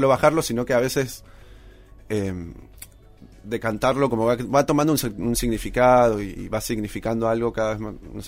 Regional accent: Neuquén, Argentina; moved away as an adult; now in Buenos Aires, Argentina; Nacido y criado en Neuquén toda la vida hasta el 2017.

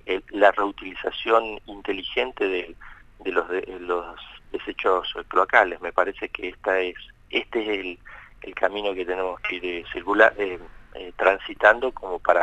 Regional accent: Neuquén, Argentina; yo nací acá en Neuquén, nunca las había, en mis años de vida, nunca había visto este tipo de fenómenos extremos.

